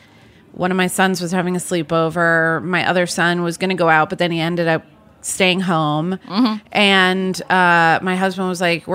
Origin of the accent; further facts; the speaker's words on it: New York City, New York, United States; so I grew up in New York City. I grew up going to Fairway.